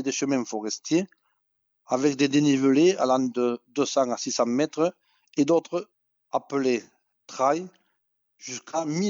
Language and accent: French; Brassac, Occitanie, France; je suis de Brassac